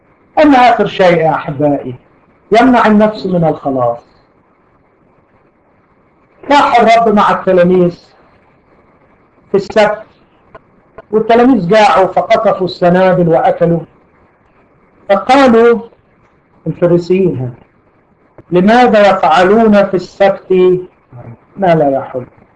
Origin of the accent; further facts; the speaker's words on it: Egypt; عندنا في مصر يقولوا تكش، عارفين يعني تكش؟